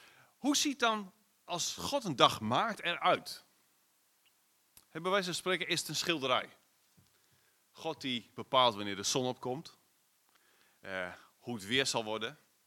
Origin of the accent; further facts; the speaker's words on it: Netherlands; als we niet oppassen als Nederlanders, klagen we echt een hoop hoor.